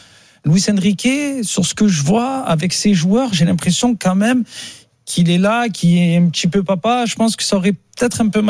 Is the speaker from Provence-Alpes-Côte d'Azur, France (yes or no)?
yes; Marseille, Provence-Alpes-Côte d'Azur, France; Ce n'est pas parce que je suis Marseillais que je dois critiquer